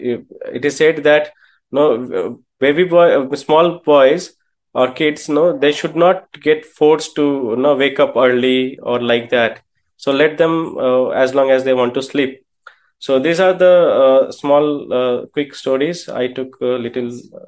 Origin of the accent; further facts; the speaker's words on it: Kolkata, West Bengal, India; English is a second language; now in Vrindavan, India; See, I'm in Vrindavan. I'm from Kolkata, the city of joy.